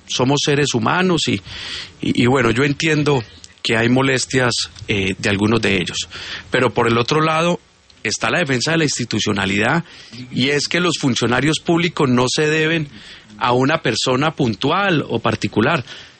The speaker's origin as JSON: {"language": "Spanish", "town": "Medellín", "region": "Antioquia", "country": "Colombia", "tie": "born or raised there", "said": "yo nací en Medellín, porque me crié en Medellín, porque conozco Medellín"}